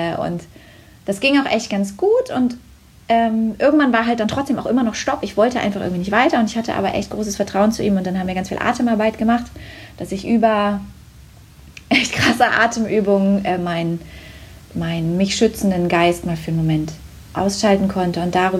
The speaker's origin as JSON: {"language": "German", "region": "Berlin", "country": "Germany", "tie": "born or raised there", "said": "Ich bin in Ostberlin aufgewachsen und mit 2 Geschwistern noch."}